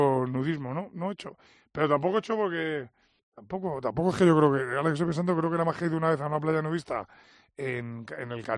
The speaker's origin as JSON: {"language": "Spanish", "region": "Andalusia", "country": "Spain", "tie": "born or raised there", "said": "Yo hay no, porque es una costumbre en mi pueblo, que la gente..."}